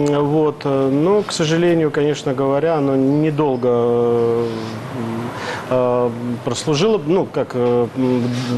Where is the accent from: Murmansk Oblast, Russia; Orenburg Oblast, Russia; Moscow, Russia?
Moscow, Russia; Российский грузин, да. Я родился и вырос в Москве.